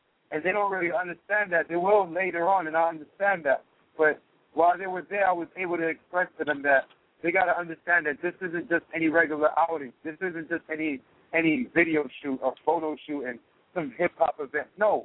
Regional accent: Brooklyn, New York, United States; I'm Haitian. So I came from Brooklyn.

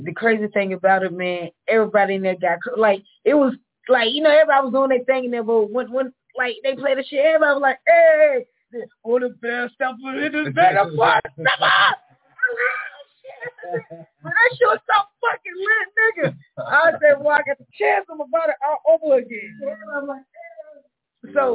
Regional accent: Charlotte, North Carolina, United States; I'm from North Charlotte, but I'll be on the phone.

